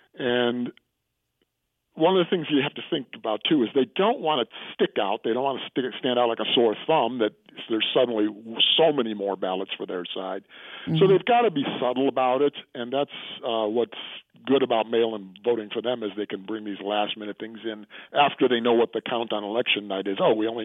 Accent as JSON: {"language": "English", "town": "Chicago", "region": "Illinois", "country": "United States", "said": "And then I'm also originally from Chicago."}